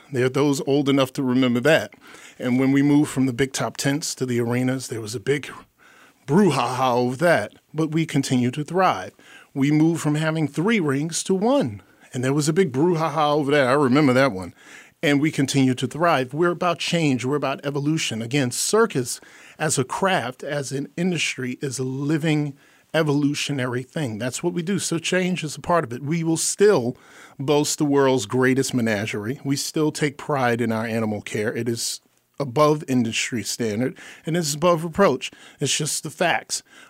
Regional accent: New York, United States; Perfect, because I'm a New Yorker.

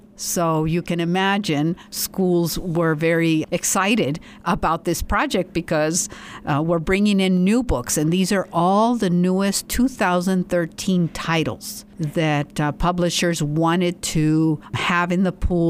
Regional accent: Guadalupe, California, United States; Yes, I'm from California, so I'm here now as a transplant in New Mexico and loving it. I really enjoy southern New Mexico and working at NMSU.

